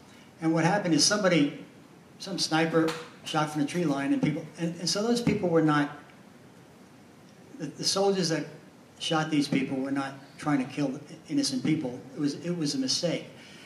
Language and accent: English; New York, United States; Basically, I grew up on Long Island, and I was a very naive kid